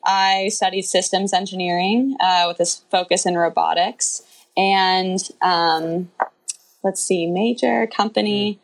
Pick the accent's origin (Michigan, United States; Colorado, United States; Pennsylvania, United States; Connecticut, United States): Colorado, United States; Boulder; So I am from Boulder, Colorado. I grew up there, pretty much spent my entire childhood there.